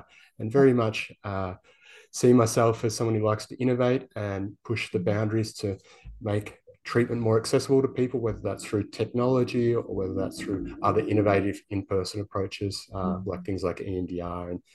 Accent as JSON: {"language": "English", "town": "Geelong", "region": "Victoria", "country": "Australia", "tie": "born or raised there", "said": "I grew up in Geelong."}